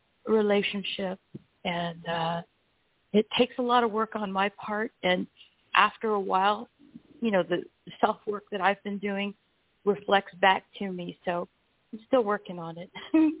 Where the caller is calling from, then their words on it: Florida, United States; Central Florida.